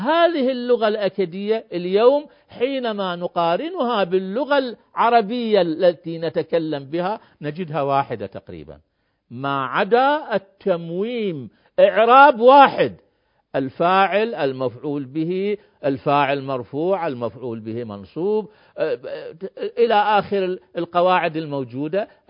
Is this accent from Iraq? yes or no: yes; Iraq; نحن في هذه الحقبة الزمنية من تاريخنا كعراقيين وكبشر